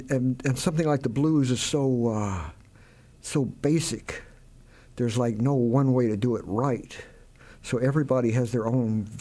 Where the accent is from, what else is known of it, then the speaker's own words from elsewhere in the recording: Memphis, Tennessee, United States; Well, I grew up in Memphis listening to the blues and R&B, and there was rockabilly, and Memphis was a very good musical town to grow up